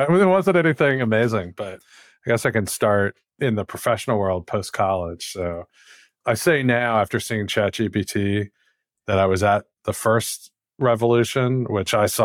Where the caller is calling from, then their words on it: Chevy Chase, Maryland, United States; I'm just outside our nation's capital, Washington, D.C., in Chevy Chase, Maryland, in a basement in Chevy Chase, Maryland.